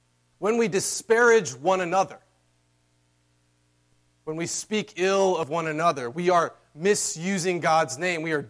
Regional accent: the South, United States; I'm from the South, so how this works is first you say, oh, bless their heart.

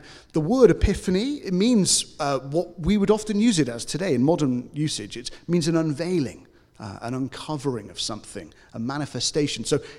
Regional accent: United Kingdom; I'm British, you don't approach people on the street and just ask them random questions.

